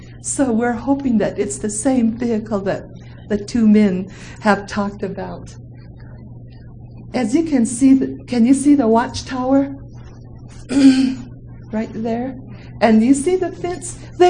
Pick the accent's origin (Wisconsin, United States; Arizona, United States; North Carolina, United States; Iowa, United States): Arizona, United States; Chilchinbeto; And then I come from Chilchinbeto. I wish I had one of those laser pointers, but it's close to where that arrow is pointing, and Loop is down below. We as Navajo people call ourselves Diné, the people.